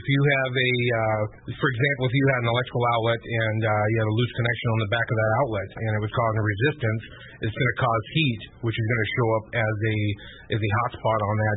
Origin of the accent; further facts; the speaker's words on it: Washington, United States; Well, I grew up here in Eastern Washington. I am a native Washingtonian, and I live in Kennewick with my family